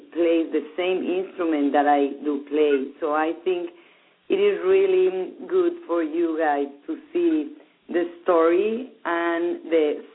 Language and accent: English; Mexico; I didn't explain myself when I said that I am from Mexico